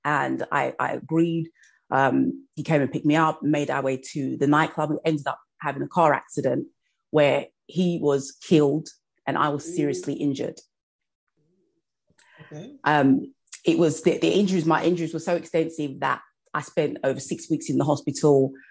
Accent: United Kingdom; moved away as an adult; now in United States; I'm from the United Kingdom. And after I'd finished my undergraduate degree, I relocated to Atlanta, Georgia to study, to pursue an MBA.

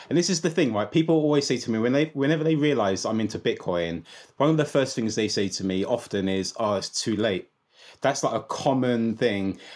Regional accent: London, United Kingdom; I'm based over in London. You can probably tell by my very colloquial accent that I'm a Londoner through and through. I was born and bred here in London. So UK has always been my place of dwellings, if you like.

